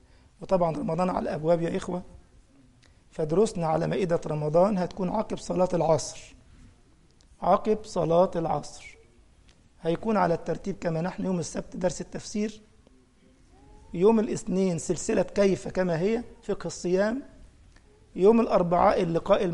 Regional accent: Egypt; الحيطان ليها ودان، عندنا في مصر يعني الحيطان ليها إيش

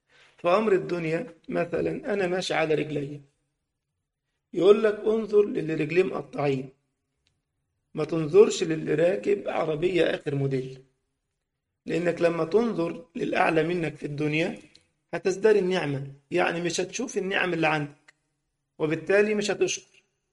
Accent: Egypt; كان زمان عندنا في مصر محلات اسمها باتا بتبيع الأحذية

